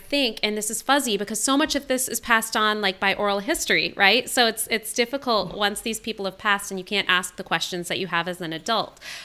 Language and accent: English; New York, United States; Like, I wasn't hearing so much of this growing up in upstate New York.